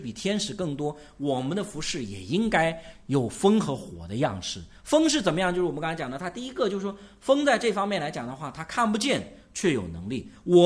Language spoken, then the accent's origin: Chinese; China; 我们中国人就是，我说中国是一个求神迹的一个民族